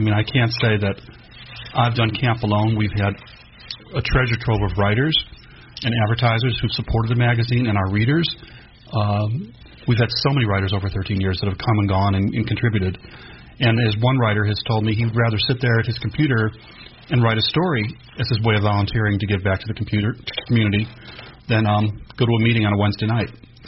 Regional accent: Chicago, Illinois, United States; moved away as an adult; also born or lived in San Francisco; I grew up in Chicago. I came out as an adult after college in Chicago, not to my family, but to myself. Moved to San Francisco

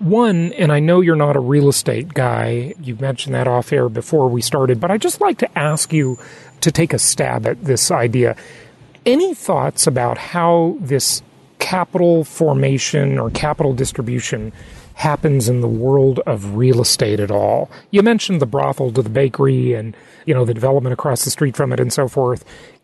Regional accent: Los Angeles, California, United States; like where I grew up in Los Angeles or Orange County, California

